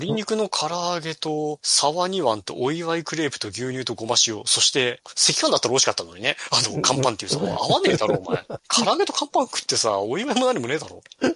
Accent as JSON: {"language": "Japanese", "town": "Asahikawa", "region": "Hokkaido", "country": "Japan", "said": "僕の出身の旭川市の人口を抜いたんですから、いわき市は。"}